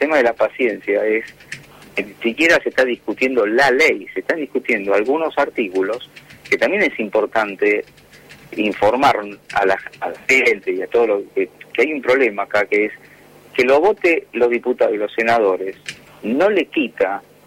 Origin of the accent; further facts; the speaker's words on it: Argentina; todos nosotros como argentinos